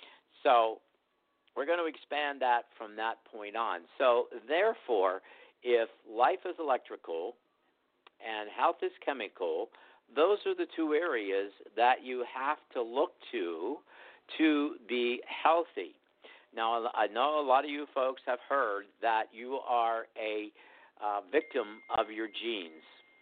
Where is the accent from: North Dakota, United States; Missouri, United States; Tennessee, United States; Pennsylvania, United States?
Pennsylvania, United States; Greensburg; I'm from Greensburg, Pennsylvania.